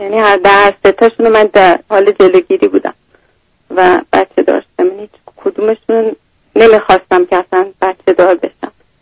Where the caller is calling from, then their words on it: United States; الان از آمریکا هستم.